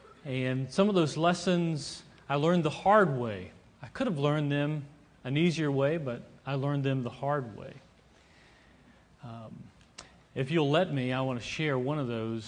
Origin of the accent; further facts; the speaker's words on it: Maryland, United States; when I grew up in Maryland and we did this as a youth group